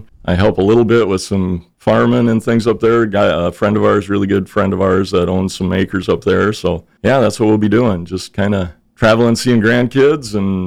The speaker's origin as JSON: {"language": "English", "town": "Brookings", "region": "South Dakota", "country": "United States", "tie": "born or raised there", "also_born_or_lived": "St. Paul, Minnesota / Illinois", "said": "So I was born in St. Paul, Minnesota born. My folks moved to Brookings when I was very young, and my dad managed the lumberyard there. So I grew up in Brookings pretty much, graduated from high school there"}